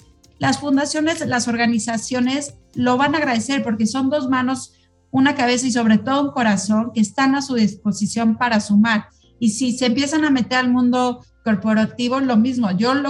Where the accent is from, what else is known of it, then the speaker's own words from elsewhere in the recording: Mexico; el sistema somos los mexicanos